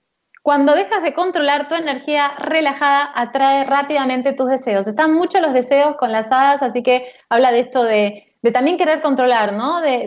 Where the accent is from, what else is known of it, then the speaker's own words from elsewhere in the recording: Buenos Aires Province, Argentina; Ambas somos de Zona Sur, tenemos nuestro corazoncito ahí, aunque nos vinimos a Zona Norte, pero amamos Zona